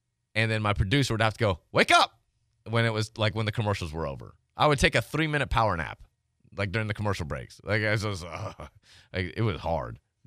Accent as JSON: {"language": "English", "region": "Tennessee", "country": "United States", "tie": "born or raised there", "said": "Yeah, I was going to say, it's some part where I grew up in Tennessee, you just don't, you don't finish your words, you don't finish your sentences."}